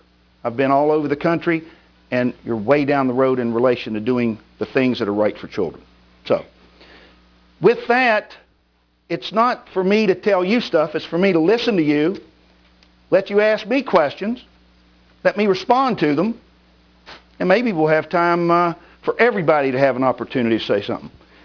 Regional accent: South Charleston, West Virginia, United States; moved away as an adult; also born or lived in Florida; I'm honored to be here tonight. I'm from South Charleston, West Virginia, born and raised there. I went to college locally, came to Florida because my parents moved down there, and I lived there for 38 years.

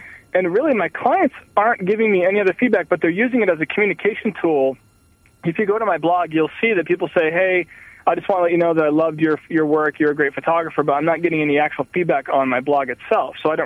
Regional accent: Hawaii, United States; now in Anchorage, United States; Hey, listen, I'm actually from Hawaii, but I'm up here in Anchorage.

